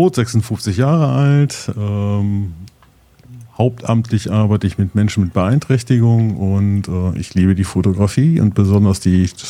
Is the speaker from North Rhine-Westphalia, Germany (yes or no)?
yes; Kamp-Lintfort, North Rhine-Westphalia, Germany; ich komme hier hart von der Grenze zwischen Ruhrpott und Niederrhein und fühle mich damit richtig platziert.